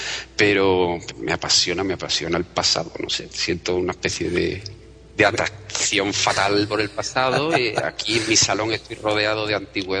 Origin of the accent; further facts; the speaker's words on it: Spain; En realidad, y yo soy español, ¿no?